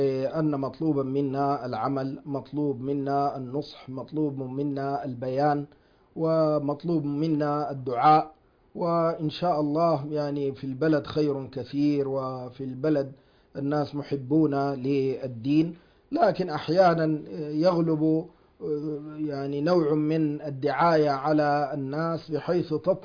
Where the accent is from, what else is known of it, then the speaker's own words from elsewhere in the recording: Sudan; عندنا في السودان قضاء، وهذا القضاء عنده تاريخه